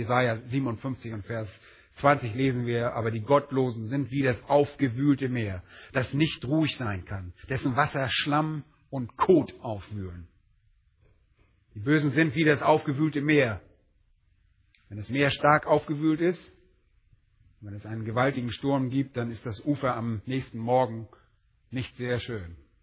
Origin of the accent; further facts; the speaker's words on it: Berlin, Germany; Nun, als Berliner sind wir nicht gerade so landwirtschaftlich geprägt.